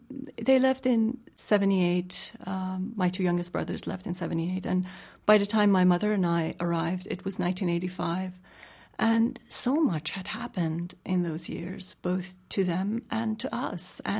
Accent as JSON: {"language": "English", "town": "Tehran", "region": "Tehran Province", "country": "Iran", "tie": "born or raised there", "said": "When I was growing up in Tehran, I never felt anything remotely similar to what my father had experienced."}